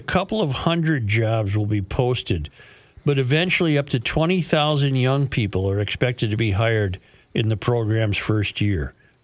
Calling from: Iowa, United States; I'm writing from Central Iowa Township in Southern Gumption County.

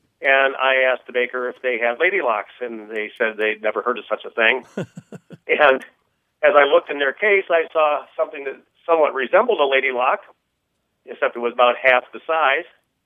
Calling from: Council Bluffs, Iowa, United States; I'm calling from Council Bluffs, Iowa.

